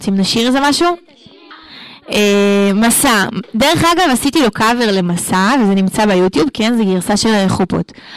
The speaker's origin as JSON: {"language": "Hebrew", "country": "Morocco", "said": "אני לא יודעת רוסית, אני מרוקאית. אני יודעת אנגלית, אני שרה בצרפתית, אני יודעת איטלקית, כאילו איטלקית קצת, ספרדית כמובן."}